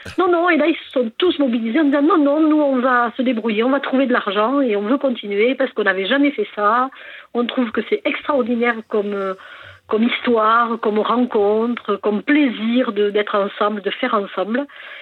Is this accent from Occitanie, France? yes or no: yes; Concorès, Occitanie, France; Oui, c'est mon village natal.